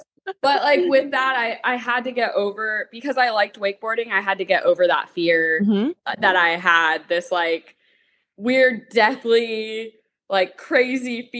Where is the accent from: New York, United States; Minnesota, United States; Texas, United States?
Texas, United States; Corpus Christi; So I grew up down in Corpus Christi, Texas.